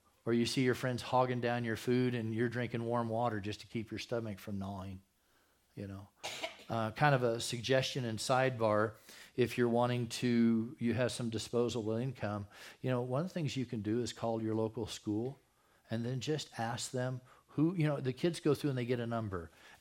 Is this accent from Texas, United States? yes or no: yes; Texas, United States; moved away; I used to say when I moved here from Texas, I used to have to throw a handful of sand on my food to make it taste right